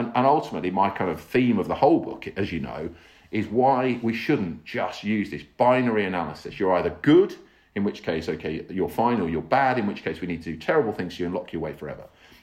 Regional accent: England, United Kingdom; and obviously I'm an English guy, I'm not trying to lecture them or tell them how to, you know, run their country.

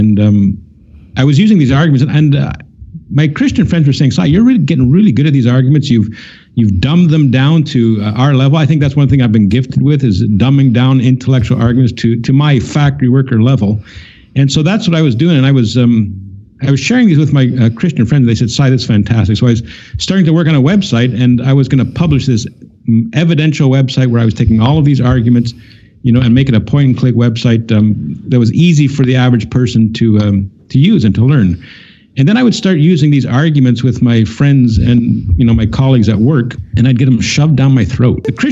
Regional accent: Canada; I'm from Canada.

